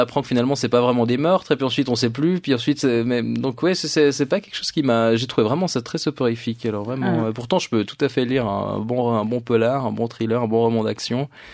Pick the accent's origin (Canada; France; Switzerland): Canada; Je suis canadien, c'est facile pour moi d'accéder partout en Amérique du Nord, plus facile qu'ailleurs.